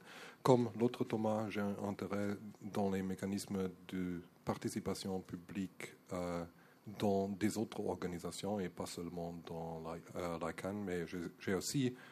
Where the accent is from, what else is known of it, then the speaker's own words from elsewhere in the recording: Germany; French is a second language; now in Luxembourg; je suis d'Allemagne, j'habite au Luxembourg